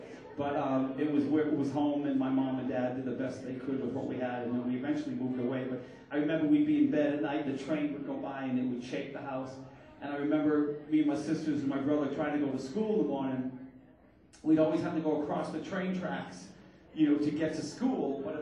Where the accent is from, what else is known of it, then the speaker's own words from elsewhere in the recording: Lowell, Massachusetts, United States; when I was young, I grew up in Lowell, Massachusetts, and I have four sisters and a brother.